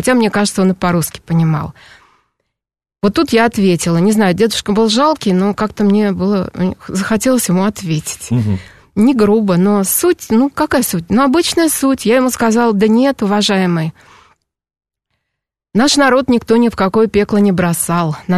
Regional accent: Moscow, Russia; Я сказала, из Москвы.

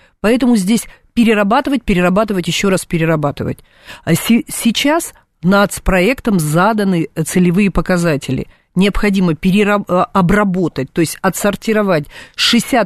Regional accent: Far East, Russia; now in Moscow, Russia; Я сама с Дальнего Востока приехала в Москву. Понаехали сюда.

